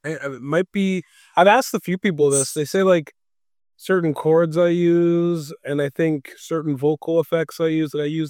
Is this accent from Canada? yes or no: yes; Winnipeg, Manitoba, Canada; because I'm from Winnipeg, it's still about Winnipeg.